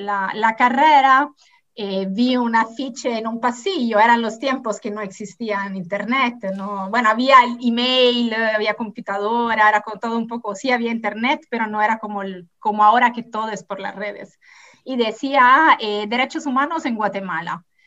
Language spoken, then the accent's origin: Spanish; Italy; moved away; yo salí de Italia ya bastante joven porque dije, voy a estudiar antropología.